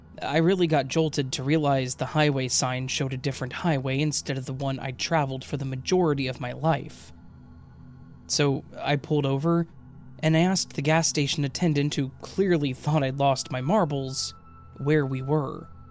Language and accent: English; Iowa, United States; also born or lived in Illinois; still lived in Iowa, where we had lived while I was growing up. We're originally from Illinois, and I had made that 468-mile trip hundreds of times over 20 years at that point.